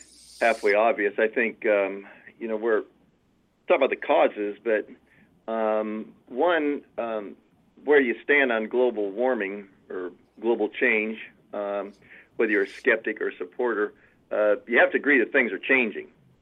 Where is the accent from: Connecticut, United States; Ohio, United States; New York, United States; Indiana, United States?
Ohio, United States; Dayton; I grew up in Dayton, Ohio.